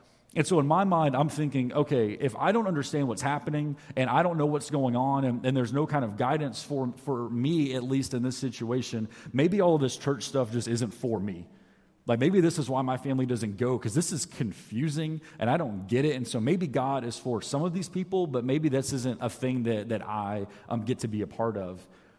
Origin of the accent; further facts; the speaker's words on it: the South, United States; I grew up in the South, but I didn't grow up going to church